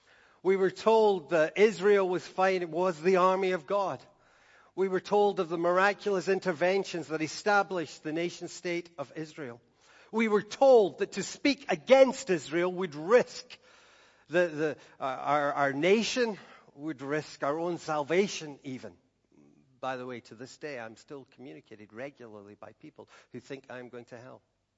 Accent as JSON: {"language": "English", "region": "Scotland", "country": "United Kingdom", "tie": "born or raised there", "said": "You know, I grew up in Scotland."}